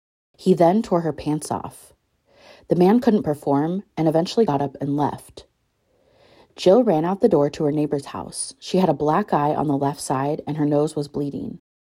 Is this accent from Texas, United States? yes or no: no; Portland, Oregon, United States; actually took place near where I grew up in Southeast Portland several years before I was born.